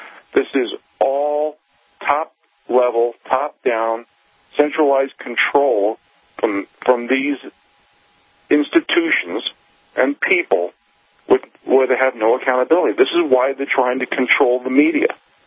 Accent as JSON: {"language": "English", "country": "United States", "said": "This is why we always have to speak up. Being an American at this time in history is not a spectator sport."}